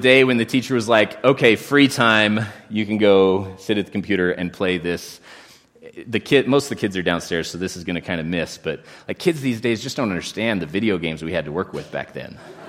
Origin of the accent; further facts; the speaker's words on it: Idaho, United States; also born or lived in Oregon; Now, I often talk about this, like I'm from Idaho, but I'm going to give you guys a little bit of a dirty secret. I was actually born in Oregon. I just don't claim it, okay? Like my formative years were in Idaho